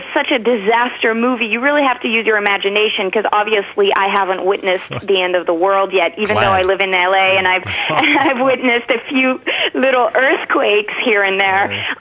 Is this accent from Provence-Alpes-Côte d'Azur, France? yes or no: no; Paris, Île-de-France, France; now in Los Angeles, United States; I was raised in Paris, France. So, you know, and now I live in Los Angeles, living my dream.